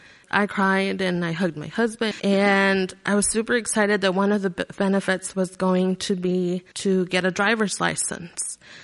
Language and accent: English; Mexico; now in United States; my passport or my matricula, showing my picture and that I was from Mexico.